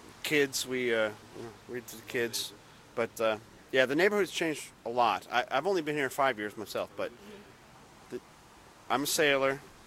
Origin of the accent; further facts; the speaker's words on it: San Francisco, California, United States; Yes, I am. I'm from here.